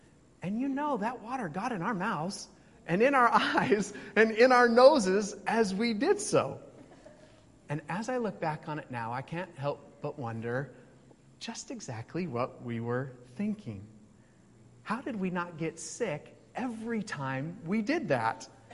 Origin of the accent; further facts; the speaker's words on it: Federal Way, Washington, United States; I grew up in Federal Way, Washington, which is just south of Seattle, and it rained every other day there